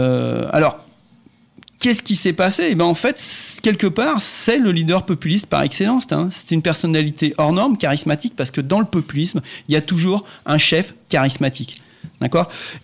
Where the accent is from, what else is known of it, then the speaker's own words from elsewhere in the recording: France; Nous, on voit ça, on est effarés quand on est français.